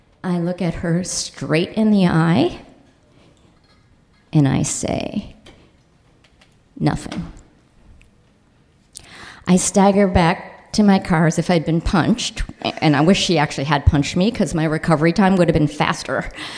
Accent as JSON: {"language": "English", "town": "Highland Park", "region": "Illinois", "country": "United States", "tie": "born or raised there", "said": "I grew up in Highland Park, Illinois, an all-Jewish suburb."}